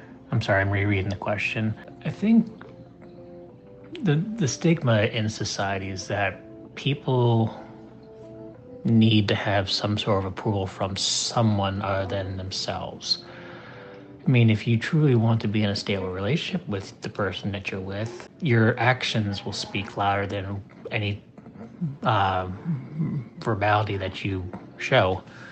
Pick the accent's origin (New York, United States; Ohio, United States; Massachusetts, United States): New York, United States; I'm originally from New York, the state, not the city.